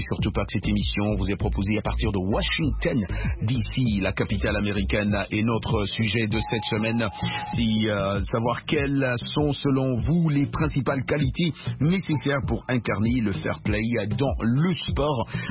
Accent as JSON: {"language": "French", "country": "DR Congo", "moved": "yes", "lives_now": "United States", "said": "mon pays d'origine, à RDC"}